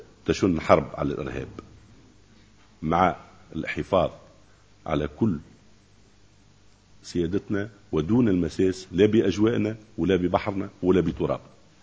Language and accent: Arabic; Tunisia; من أرقى ما عندنا في تونس